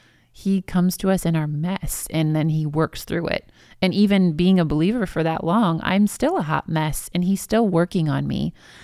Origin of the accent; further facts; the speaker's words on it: Ohio, United States; Cause he's from Pennsylvania. I'm from Ohio.